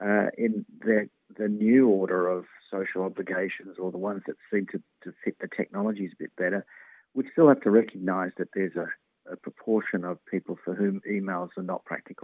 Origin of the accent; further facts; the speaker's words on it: Western Australia, Australia; I'm from Western Australia, so it's almost like normal here.